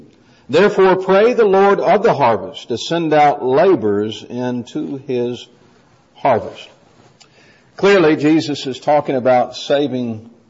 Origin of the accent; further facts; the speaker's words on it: Bowling Green, Kentucky, United States; I grew up in Bowling Green, Kentucky, and that's where my mother still lives.